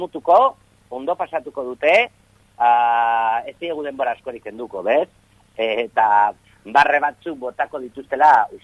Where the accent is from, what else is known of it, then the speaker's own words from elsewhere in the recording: Basque Country, Spain; azkenen gu bizkaitarra gara